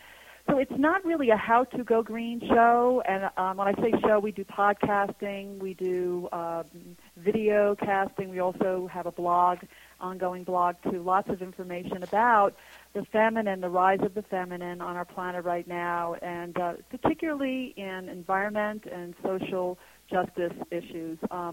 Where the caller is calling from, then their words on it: Santa Fe, New Mexico, United States; Yes, I am in Santa Fe, New Mexico.